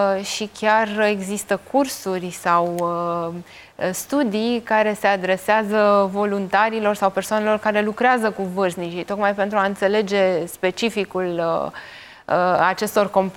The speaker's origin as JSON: {"language": "Romanian", "town": "Constanța", "region": "Constanța County", "country": "Romania", "tie": "born or raised there", "said": "pe strada pe care am crescut în Constanța"}